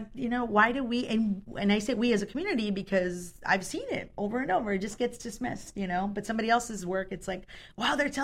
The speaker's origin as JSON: {"language": "English", "town": "Chicago", "region": "Illinois", "country": "United States", "tie": "born there", "also_born_or_lived": "Mexico", "first_language": "Spanish", "said": "I was born in Chicago, but at 3 months old I was taken to Mexico. So my first language actually was Spanish."}